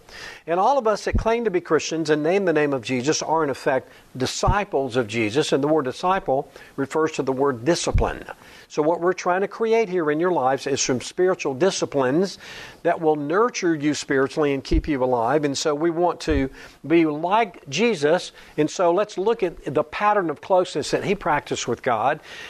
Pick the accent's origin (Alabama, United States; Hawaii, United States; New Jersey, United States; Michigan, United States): Alabama, United States; And I was happy to go because I'm from Alabama, and it gave me a chance to go home and see my family.